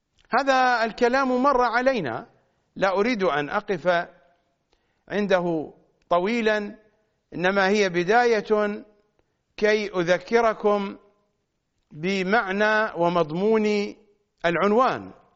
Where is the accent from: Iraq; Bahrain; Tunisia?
Iraq; Najaf, Najaf Governorate; المحققون كثيرون عندنا في النجف